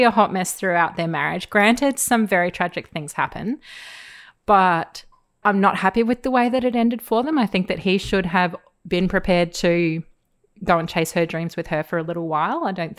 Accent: Queensland, Australia; "And on the eighth day, Joe created Queensland," which I think says it all really about growing up in Queensland.

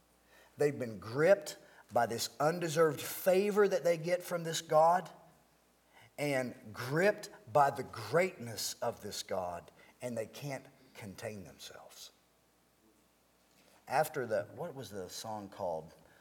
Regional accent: Kentucky, United States; I grew up in Eastern Kentucky, right? So I don't remember anybody ever dancing in church

